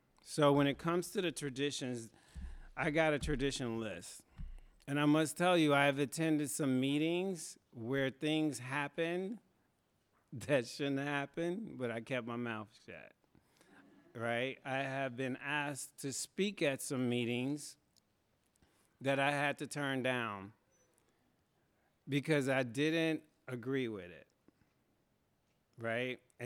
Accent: Chicago, Illinois, United States; This is the Beacon Group, and I am from Chicago.

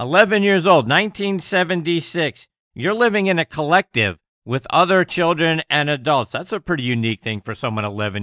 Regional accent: Pittsburgh, Pennsylvania, United States; also born or lived in Florida / Tennessee / Boston; now in Georgia, United States; I'm a Northeast guy. I'm from Pittsburgh. I've lived all across the Southeast and in Florida, Tennessee. I've lived up in Boston, now in Georgia.

